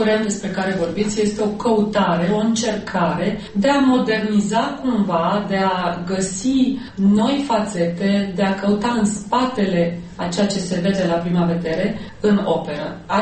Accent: Romania; Sunt, cum am spus odată, locuiesc într-o valiză și atunci asta nu mă face decât un fel de cetățean internațional, dar care este român.

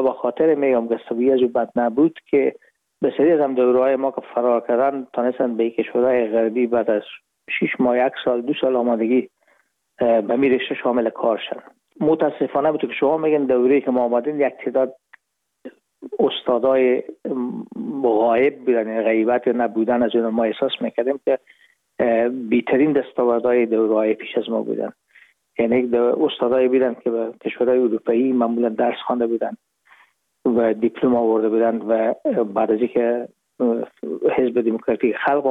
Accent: Herat, Afghanistan; moved away as an adult; now in Hamburg, Germany; رفتیم از کابل به هرات و پیش که فاکولته رو پایان برسانیم یا دیپلم بگیریم از هرات از طریق زمینی داخل مرز ایران شدیم

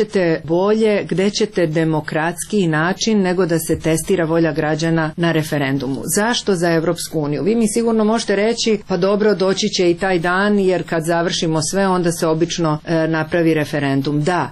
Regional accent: Croatia; Nemojte meni koja sam došla iz Hrvatske

